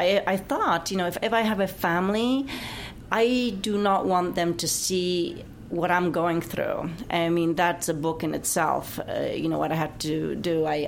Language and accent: English; Gdańsk, Pomeranian Voivodeship, Poland; When I say I'm from Gdańsk, people say, oh, yeah